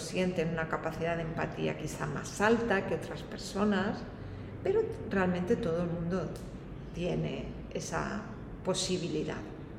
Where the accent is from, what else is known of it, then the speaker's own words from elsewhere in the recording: Spain; Muy grata porque yo soy española